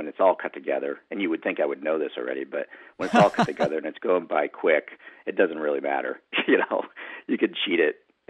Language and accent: English; Buffalo, New York, United States; and I'm from Buffalo, New York